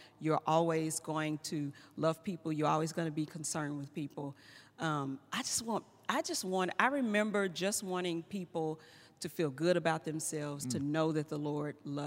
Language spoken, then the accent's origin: English; Dallas, Texas, United States; I grew up in Oak Cliff, and so to me, everybody was there.